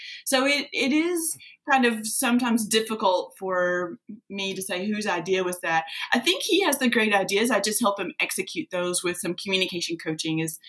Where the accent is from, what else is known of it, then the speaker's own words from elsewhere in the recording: Hardin, Kentucky, United States; I grew up in Western Kentucky in a little town called Hardin. It was so small, we generally just said we grew up in Marshall County, because the little town, you know, really it's unlikely that people know where that is.